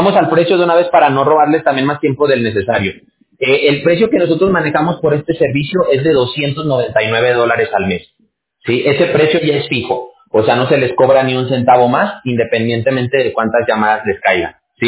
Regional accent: Aguascalientes, Mexico; yo soy de Aguascalientes. ¿No sé si ubican por Aguascalientes ustedes?

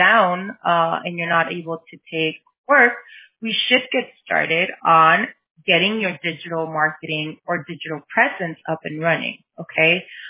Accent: California, United States; I am Mexican, but I'm Californian, so I don't know.

